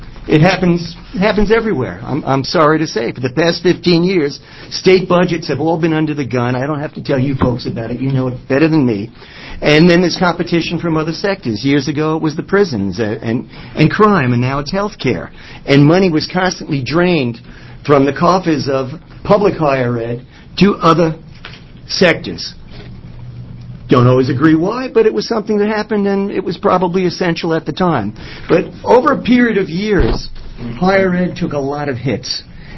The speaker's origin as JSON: {"language": "English", "region": "New York", "country": "United States", "said": "I will not talk, even though I'm from New York, I will not talk as quickly as my colleague."}